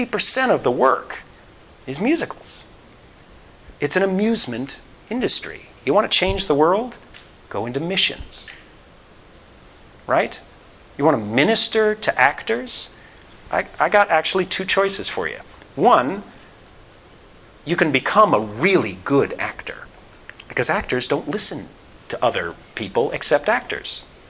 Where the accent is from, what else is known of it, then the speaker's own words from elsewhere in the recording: United States; I'm an American.